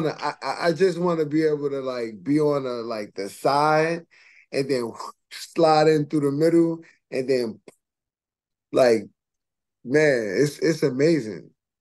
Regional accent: New York, United States; Enjoying the playoffs here in New York, hometown, homegrown.

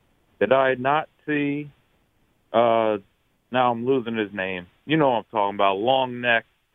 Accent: Nyack, New York, United States; I'm from New York originally, Rockland County, Nyack, New York, but I'm a transplant.

